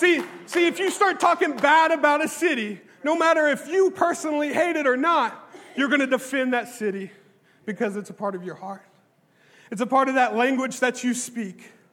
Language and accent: English; Wartrace, Tennessee, United States; the proper English language that I can't even speak myself because I'm from Wartrace, Tennessee. We got our own pigeon, guys.